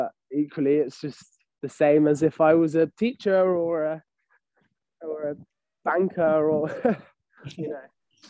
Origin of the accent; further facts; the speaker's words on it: United Kingdom; as a British musical theatre performer, your goal is to be on the West End